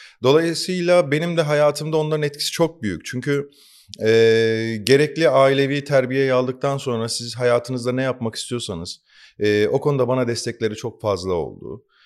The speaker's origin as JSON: {"language": "Turkish", "region": "Sivas", "country": "Turkey", "tie": "born or raised there", "said": "Ben Sivas'ta doğdum, büyüdüm. Orası işte metropol şehirlere göre çok fazla gelişmemiştir."}